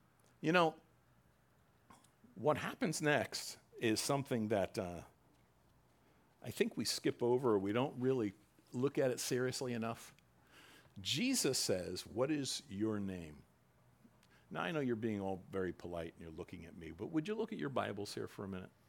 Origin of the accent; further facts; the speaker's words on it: New Jersey, United States; Or, you know, growing up in Jersey, there was always stories about the Hook, right?